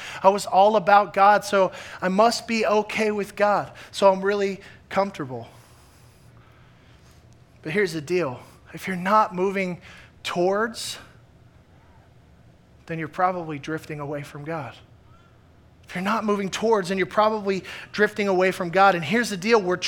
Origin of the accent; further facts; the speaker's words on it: the South, United States; I remember growing up in the South